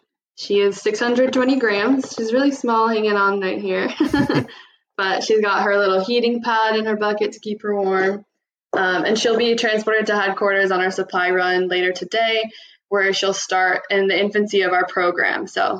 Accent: United States; I'm from the United States. My dad is from the US and my mom is Costa Rican.

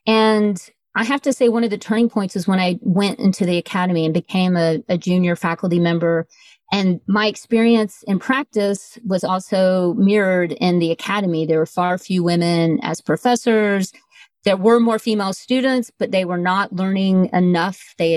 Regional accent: Atlanta, Georgia, United States; So I am from Atlanta, Georgia. I had very strong female role models in my family

